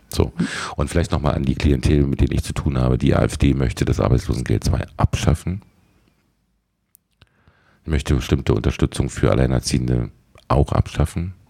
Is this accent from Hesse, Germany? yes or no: no; Berlin, Germany; Als Berliner würde ich sagen